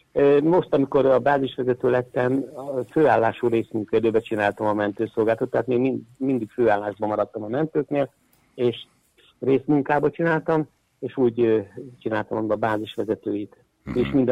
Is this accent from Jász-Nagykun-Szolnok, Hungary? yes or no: yes; Jász-Nagykun-Szolnok, Hungary; born there; now in Kecskemét, Hungary; Kecskeméten lakom közel 40 éve, de én nem ott születtem, én a Jánosság szélén születtem, tehát Györgyén születtem, és hát a gimnáziumban Nagykőrösre jártam, és utána kerültem a Kecskemétre.